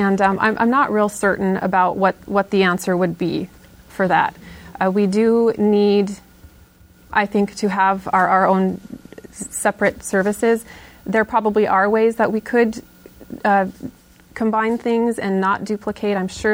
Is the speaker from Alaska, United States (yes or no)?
yes; Nenana, Alaska, United States; Well, first of all, I grew up in a very small community here in Alaska. I grew up in Nenana, and I came to college here at the University of Alaska